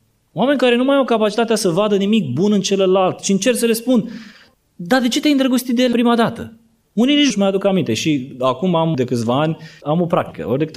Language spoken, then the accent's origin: Romanian; Brăila, Brăila County, Romania; Eu sunt născut la oraș, crescut la oraș, sunt din Brăila de fel, dar bunicii mei au fost la țară